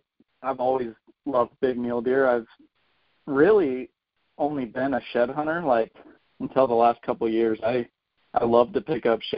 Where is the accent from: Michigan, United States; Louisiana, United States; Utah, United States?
Utah, United States; Kanab; So actually right now I'm up in northern Utah, but I grew up down in Kanab. When I was about 10, we moved back down there.